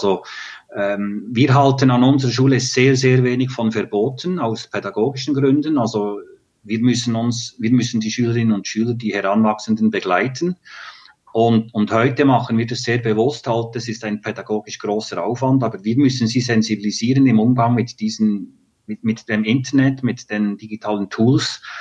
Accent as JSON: {"language": "German", "region": "Bern", "country": "Switzerland", "said": "Ja, das ist natürlich bei uns in der Schweiz auch, also im Kanton Bern"}